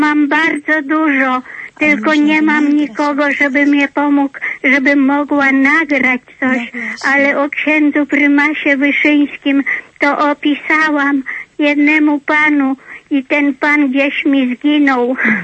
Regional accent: Lublin, Lublin Voivodeship, Poland; ja jestem z Lublina. Jestem absolwentką z Lasek. Skończyłam szkołę w Laskach.

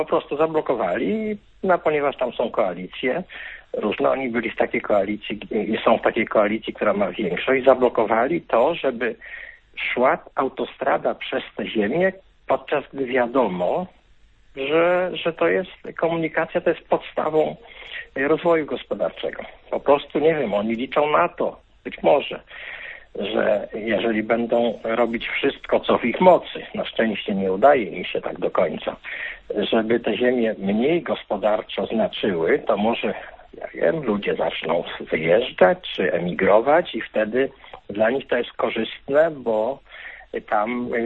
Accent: western Poland, Poland; Generalnie ja pochodzę z Polski zachodniej

